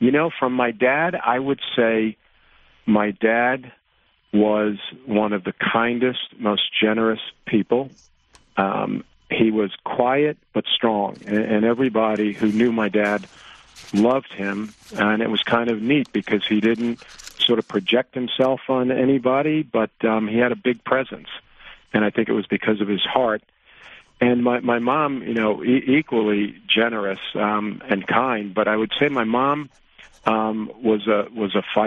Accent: Oceanside, New York, United States; also born or lived in Brooklyn; Well, I was born in Brooklyn, New York, and my parents moved us to Oceanside, Long Island in the early 1960s. And I spent the first almost 15 years of my life in Oceanside, Long Island, a wonderful little town on Long Island.

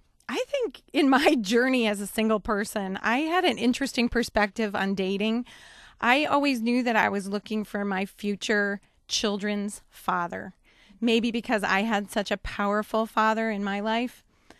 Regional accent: Brighton, Michigan, United States; Sure. I grew up in Brighton, Michigan. I have wonderful parents.

